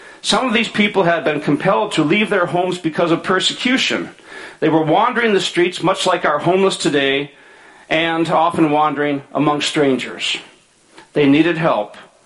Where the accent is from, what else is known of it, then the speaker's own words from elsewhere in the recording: Minnesota, United States; And I grew from that understanding of how, to an outsider, I as a Minnesotan might be perceived by others.